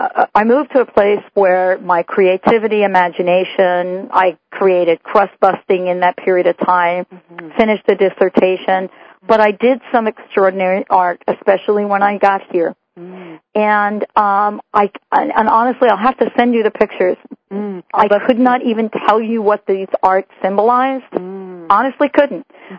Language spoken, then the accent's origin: English; New York, United States; also born or lived in New Jersey; now in Seattle, United States; I moved from the East Coast. I grew up in New York and New Jersey. I moved from the East Coast, and I moved to Seattle